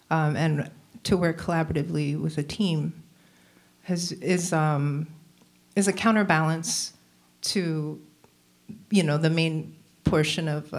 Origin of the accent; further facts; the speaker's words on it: Falls Church, Virginia, United States; I grew up in Falls Church, and I was playing open mic nights multiple times a week.